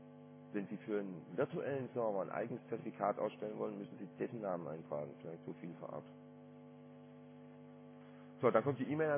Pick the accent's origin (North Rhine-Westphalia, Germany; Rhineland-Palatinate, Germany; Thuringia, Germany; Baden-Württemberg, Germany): Thuringia, Germany; Ich komme aus Thüringen.